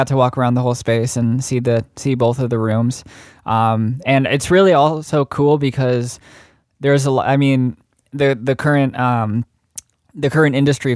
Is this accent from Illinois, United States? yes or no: yes; Chicago, Illinois, United States; because I'm originally from Chicago.